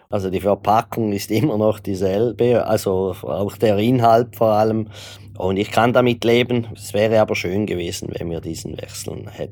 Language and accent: German; Thurgau, Switzerland; im Thurgau, wo ich herkomme